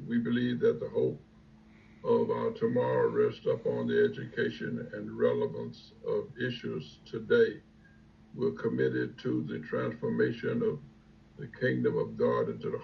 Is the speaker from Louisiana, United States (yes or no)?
yes; New Orleans, Louisiana, United States; now in Alaska, United States; but I hail from New Orleans, Louisiana, by way of Wilson, Louisiana. Spent about 11 years in the military, came to Alaska, settled for about 7 years in the Fairbanks area